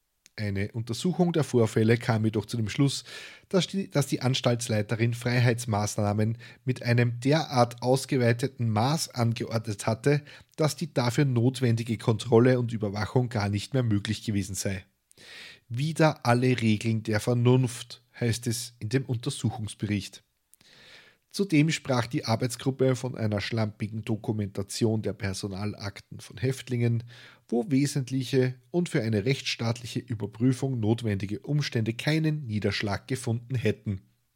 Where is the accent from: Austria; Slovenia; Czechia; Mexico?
Austria; Aber denjenigen am Krawall packen, wie man bei uns in Österreich sagt, na, das wird wohl drin sein.